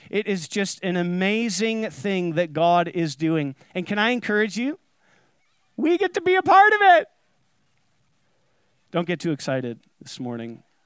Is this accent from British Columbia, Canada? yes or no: no; Ontario, Canada; I was born in the Niagara region, and I've been here for my whole life.